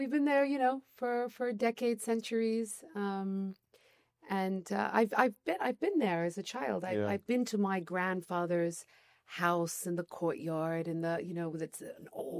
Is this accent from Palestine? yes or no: yes; Nablus Governorate, Palestine; So I'm from originally from Jama'in and Burka, which are two villages of the sort of Nablus governorate, as it were. So we're falahin, as it were, peasants. We're all peasants.